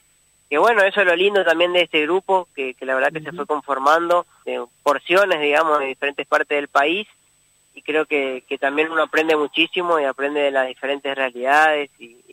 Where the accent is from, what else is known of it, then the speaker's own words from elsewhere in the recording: Puerto Rico, Misiones, Argentina; now in Posadas, Argentina; yo soy de la provincia de Misiones, de un pueblito del interior de Misiones, de Puerto Rico. Actualmente me encuentro en Posadas estudiando